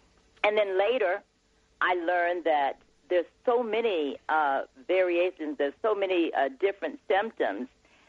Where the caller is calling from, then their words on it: Los Angeles, California, United States; I'm calling you from Los Angeles.